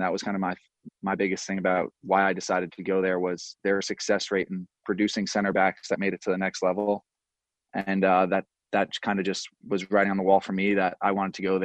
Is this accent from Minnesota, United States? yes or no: no; Long Island, New York, United States; I think growing up in Long Island playing soccer, it's not everyone I think in Long Island kind of does play soccer at some point in their life.